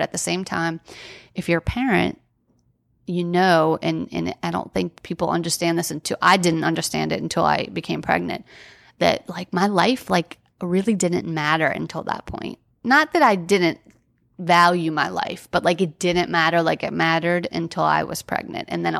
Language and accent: English; New Orleans, Louisiana, United States; And, you know, we're from New Orleans, so we kind of uprooted our lives, our careers, everything to be there